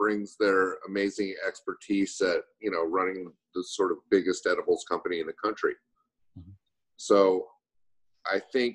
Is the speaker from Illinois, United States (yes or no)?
no; Utah, United States; No, I'm from Utah.